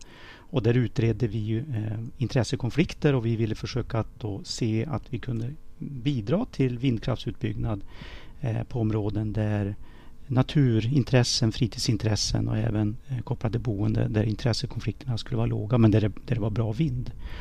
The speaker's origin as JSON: {"language": "Swedish", "town": "Björna", "region": "Västernorrland County", "country": "Sweden", "tie": "born or raised there", "also_born_or_lived": "Upplands Väsby / Hoting / Ramsele", "said": "Delvis uppvuxen i Hoting och i Ramsele. Mm. Ja. Men i stort sett hela grundskolegången i Björna. Så att jag ser väl Björna som där jag har växt upp."}